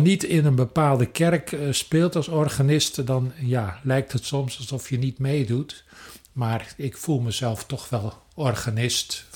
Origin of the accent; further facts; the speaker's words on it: Hilversum, North Holland, Netherlands; ja, nou, ik kom uit Hilversum.